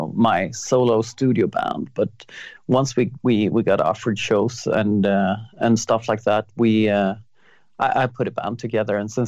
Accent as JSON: {"language": "English", "country": "Sweden", "tie": "born or raised there", "said": "I'm in Sweden right now. I'm in my hometown where my brother and I are running a small little studio thing here, working on new music mostly, yeah."}